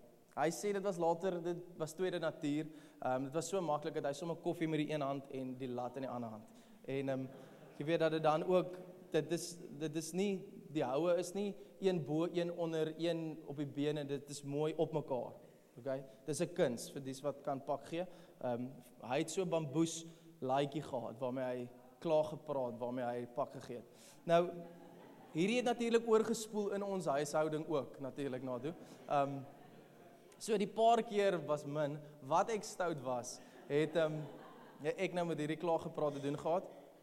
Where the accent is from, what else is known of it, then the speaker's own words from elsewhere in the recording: Stellenbosch, Western Cape, South Africa; Okay, ek kom uit Stellenbosch uit